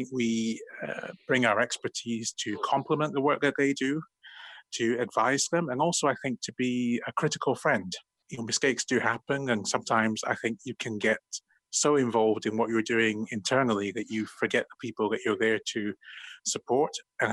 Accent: Aberdeen, Scotland, United Kingdom; I'm from Aberdeen.

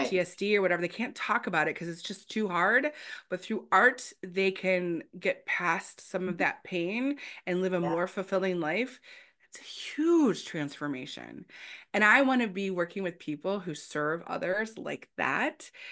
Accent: Detroit, Michigan, United States; I'm from Detroit, back in the car industry.

